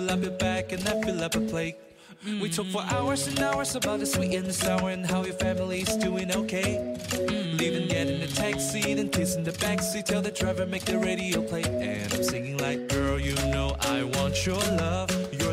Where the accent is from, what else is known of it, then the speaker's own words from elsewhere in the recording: Rome, Lazio, Italy; Da romano e romanista